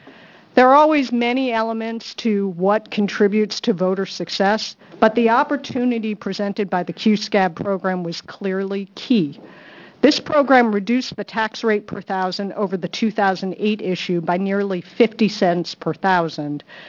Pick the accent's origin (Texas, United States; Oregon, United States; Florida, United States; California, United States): Oregon, United States; Portland; I'm from Portland, actually.